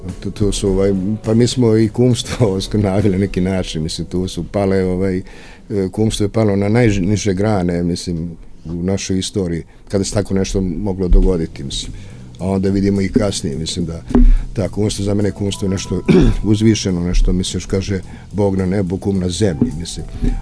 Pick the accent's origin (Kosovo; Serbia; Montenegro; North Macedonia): Serbia; Pa evo, mislim, mi smo kao Srbi u Evropi nazvani kralj ubicama